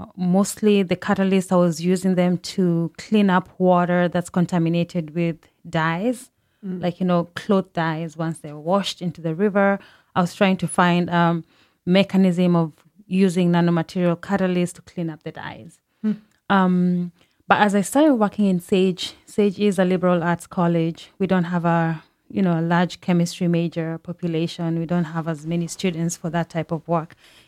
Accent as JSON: {"language": "English", "country": "Kenya", "said": "I come from Kenya."}